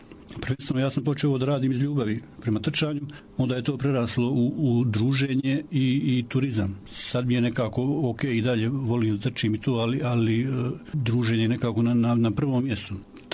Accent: Bileća, Republika Srpska, Bosnia & Herzegovina; Bio je još jedan naš porijeklom Bilećan koji zadnjih 20 godina živi u Beogradu, Branko Hrnjas.

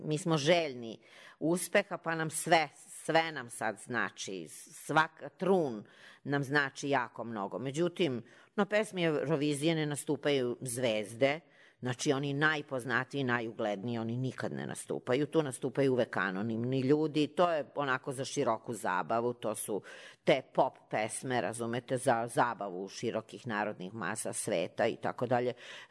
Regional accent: Belgrade, Serbia; born there; Ja sam rođena Beograđanka.

